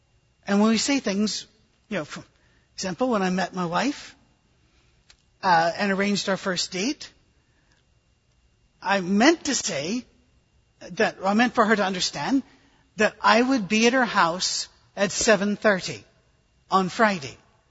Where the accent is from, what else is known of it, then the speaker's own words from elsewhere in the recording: United Kingdom; I'm British, if you hadn't noticed.